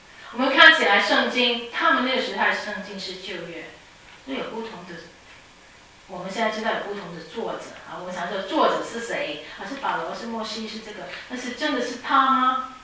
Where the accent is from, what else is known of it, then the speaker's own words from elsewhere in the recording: Hong Kong; 我小时候在香港